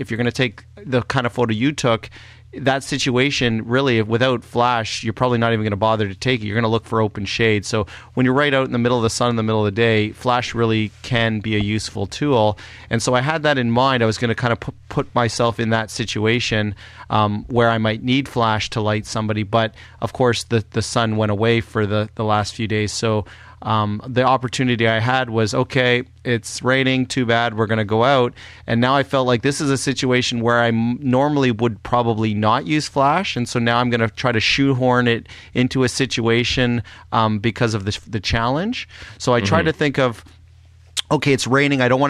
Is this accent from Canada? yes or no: yes; Canada; Somebody had one and I wanted to get it, but of course they wouldn't sell to me for as a Canadian customer and blah blah blah.